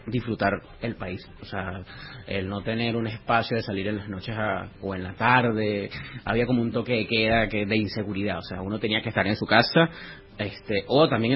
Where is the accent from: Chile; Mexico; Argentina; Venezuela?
Venezuela; moved away; also born or lived in Panama; Yo recuerdo cuando yo recién salí de Venezuela, que estaba en Panamá